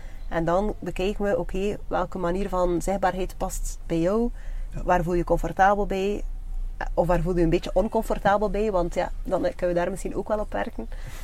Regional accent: Kortrijk, Flanders, Belgium; Ik ben getogen en geboren in Kortrijk. Dus het is logisch dat dan mijn netwerk vooral hier zit.

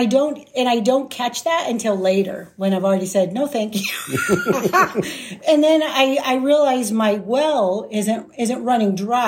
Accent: Phoenix, Arizona, United States; moved away as an adult; also born or lived in Albuquerque; Yeah, I'm from Phoenix, born and raised. I moved to Albuquerque in 1992, and I was there for about 23 years

